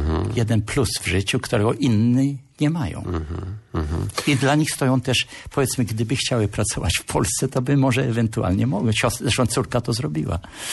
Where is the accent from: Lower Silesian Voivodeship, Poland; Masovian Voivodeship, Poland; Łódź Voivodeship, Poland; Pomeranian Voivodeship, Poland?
Pomeranian Voivodeship, Poland; Gdynia; Ja jestem urodzony w Gdyni, mój ojciec jest z Torunia.